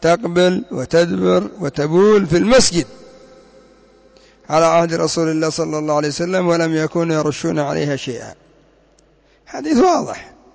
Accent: Yemen; كالذي يفرح بكبش العيد عندنا في اليمن

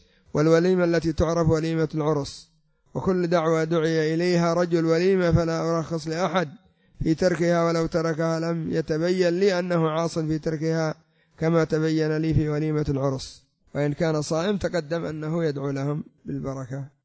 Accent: Yemen; عندنا في اليمن يقولون

